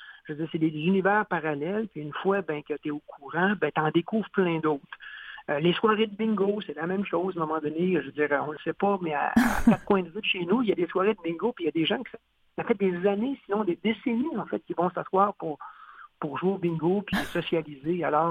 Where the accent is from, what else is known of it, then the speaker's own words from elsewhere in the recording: Quebec, Canada; quand j'étais jeune en Abitibi, moi, je viens de Sainte-Terre en Abitibi